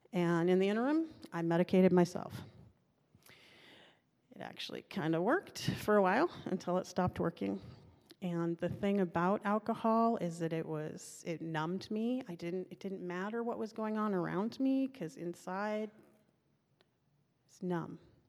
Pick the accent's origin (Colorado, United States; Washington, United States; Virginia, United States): Washington, United States; Seattle; I grew up in Wallingford, which is north of Lake Union.